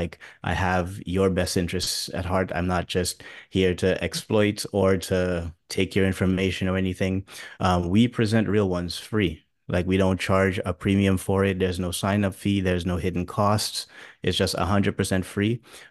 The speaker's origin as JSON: {"language": "English", "country": "Dominica", "tie": "born or raised there", "said": "I grew up in the Caribbean in Dominica, and music has always just been a big part of my family"}